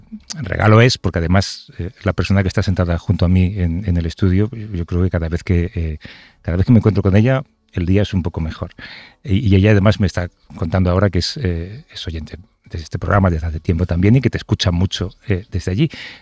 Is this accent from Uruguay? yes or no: no; Madrid, Community of Madrid, Spain; yo soy también de Madrid